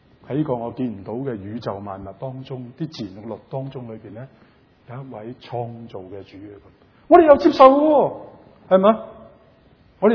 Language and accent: Cantonese; China; now in North America; 特别我哋中国人呢个文化系讲緊神咁解咁想讲緊系咪